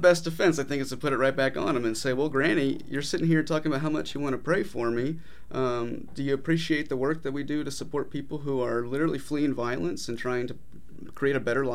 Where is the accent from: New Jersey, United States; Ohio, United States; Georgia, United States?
Georgia, United States; I'm from Georgia and my family's still from the South.